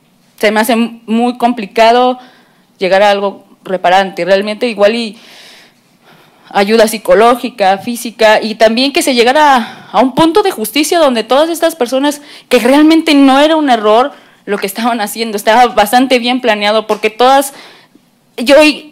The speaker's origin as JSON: {"language": "Spanish", "region": "Baja California Sur", "country": "Mexico", "said": "Nosotros somos de Baja California Sur."}